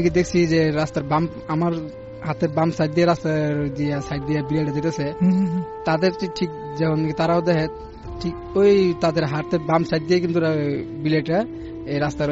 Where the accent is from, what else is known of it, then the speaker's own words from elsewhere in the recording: Narayanganj, Dhaka Division, Bangladesh; now in Dhaka, Bangladesh; আমি নারায়ণগঞ্জ মদমো থেকে আসছি।